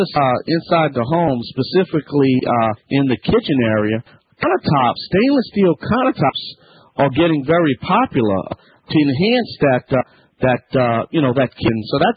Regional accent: Louisiana, United States; That's right. I'm … from the Bayou Land.

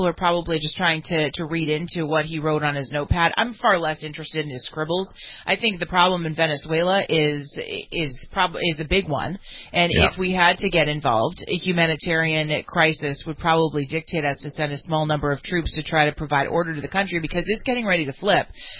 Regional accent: Los Angeles, California, United States; I know that's kind of in the face of my hometown team. I hope the Rams win. I think it would be good for L.A., but I won't be sad.

